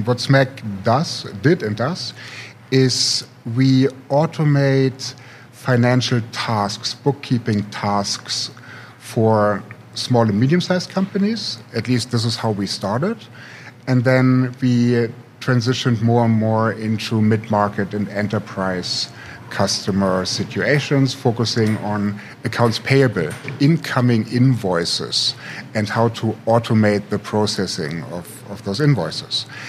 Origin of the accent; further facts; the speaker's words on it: Potsdam, Brandenburg, Germany; also born or lived in Berlin; I'm actually here from Berlin, born and raised in Potsdam, actually.